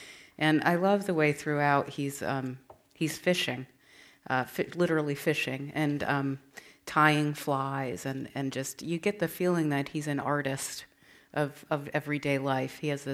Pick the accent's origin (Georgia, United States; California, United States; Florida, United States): California, United States; if anybody else here is a desert rat, as I am, I grew up in the Mojave Desert